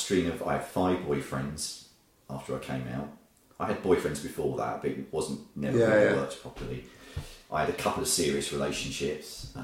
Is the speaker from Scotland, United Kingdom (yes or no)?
no; Andover, South East England, United Kingdom; From Andover.